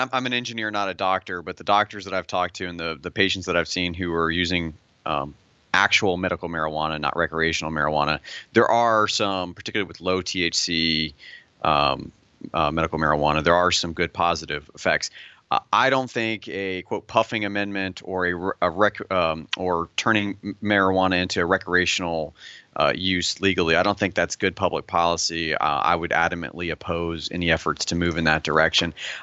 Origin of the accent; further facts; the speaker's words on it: United States; I am a devout Christian. And second to that, I am an American